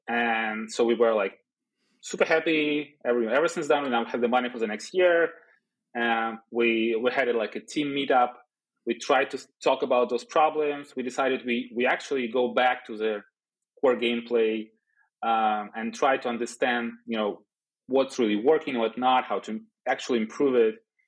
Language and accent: English; Belarus; English is a second language; I came from Belarus. My partner came from Russia.